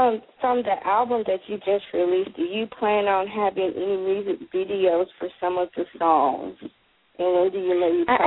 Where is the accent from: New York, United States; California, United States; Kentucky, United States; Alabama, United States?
Alabama, United States; I'm from Alabama.